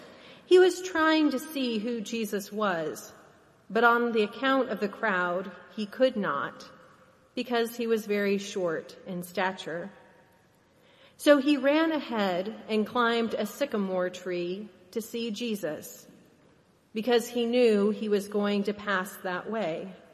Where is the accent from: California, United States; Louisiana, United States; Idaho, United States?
Idaho, United States; I remember growing up in Idaho, where the Aryan Nation loved to march in small towns.